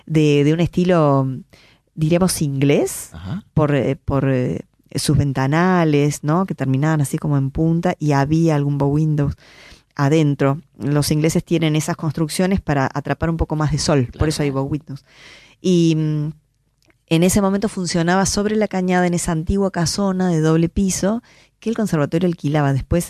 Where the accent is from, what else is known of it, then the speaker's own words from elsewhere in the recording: Córdoba, Argentina; esto lo digo bien como cordobesa